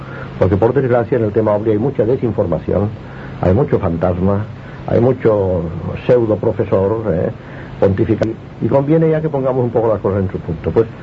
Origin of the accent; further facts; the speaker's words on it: Barcelona, Catalonia, Spain; Yo soy barcelonés, por lo tanto me siento totalmente identificado con Radio Barcelona.